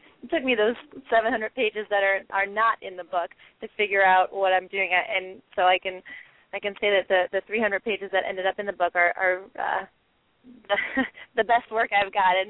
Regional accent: Washington, District of Columbia, United States; One is, you know, it's my hometown. I know it inside and out. I've been to every neighborhood so many times.

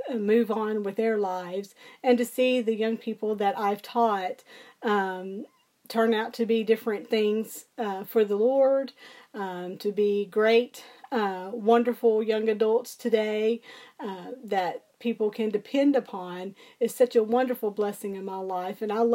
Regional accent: Memphis, Tennessee, United States; I grew up in the Memphis, Tennessee area, where I attended college also at Tri-State Baptist College

